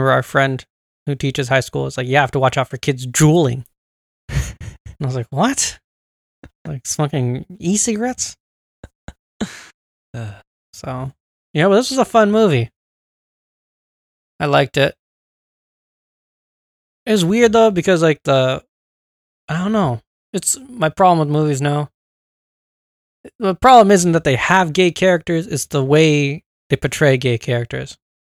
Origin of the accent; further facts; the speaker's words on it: India; I mean, like, I'm Indian.